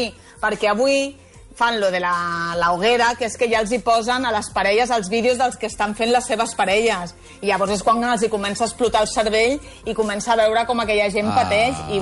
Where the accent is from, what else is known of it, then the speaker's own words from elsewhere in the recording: Catalonia, Spain; Som catalans, sí.